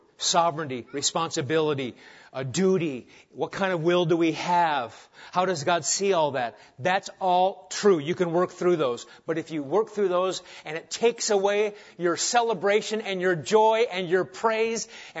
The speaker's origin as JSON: {"language": "English", "region": "Nebraska", "country": "United States", "tie": "born or raised there", "said": "When I was growing up in Nebraska, we had a sportscaster."}